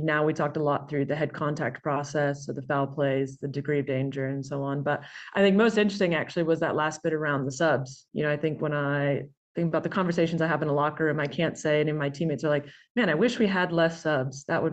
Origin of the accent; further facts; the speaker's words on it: United States; you know, as an American, I think we have so much spectacle in sport.